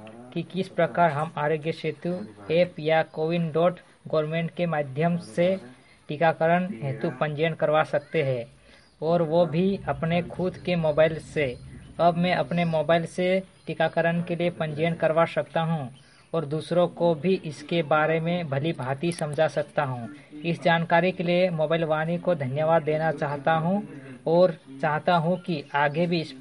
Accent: Palwat, Madhya Pradesh, India; ग्राम panchayat पलवट post गंदावल तहसील party जिला बड़वानी का निवासी हूं।

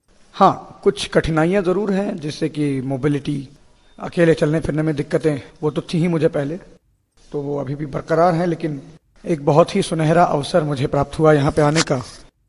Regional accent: Mumbai, Maharashtra, India; मैं मुंबई महाराष्ट्र से हूँ।

